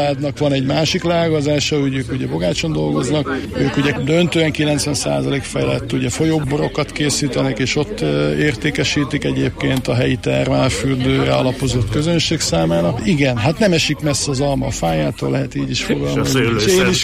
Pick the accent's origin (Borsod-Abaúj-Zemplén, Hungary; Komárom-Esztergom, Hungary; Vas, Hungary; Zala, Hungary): Borsod-Abaúj-Zemplén, Hungary; Miskolc; born there; én Miskolcon születtem, csak nekem ugye édesapám bogácsi születésű